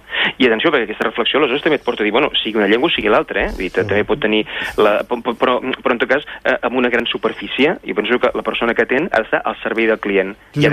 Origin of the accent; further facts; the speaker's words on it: Catalonia, Spain; com a català